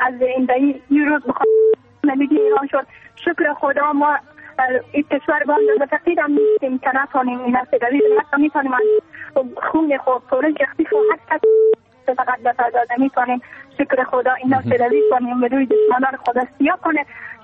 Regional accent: Afghanistan; موږ خو افغانان ټول عمر او ډېر زیات دردېدلی یو.

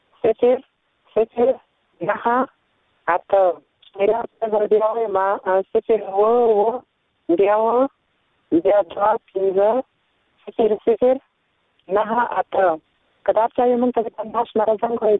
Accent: Nangarhar, Afghanistan; په یمه د ننګرهار ولایت څخه

